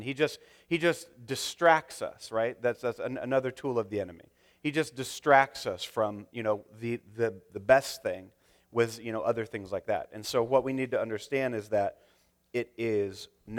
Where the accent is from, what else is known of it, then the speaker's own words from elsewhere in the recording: Tampa Bay, Florida, United States; I'm from Tampa Bay, Florida, near the Mouse. I grew up going to Disney.